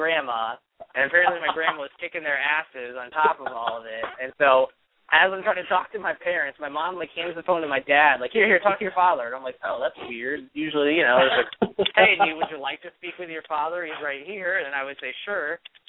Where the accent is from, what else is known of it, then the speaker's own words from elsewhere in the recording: Northeast, United States; It's better than the regular iced tea that I grew up with in the Northeast, no doubt about it.